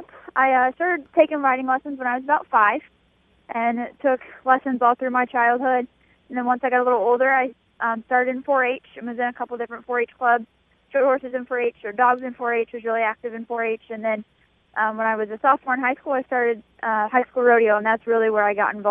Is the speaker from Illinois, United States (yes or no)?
yes; Brighton, Illinois, United States; I'm from Brighton, Illinois, actually, and I guess it started from background from when I was a kid.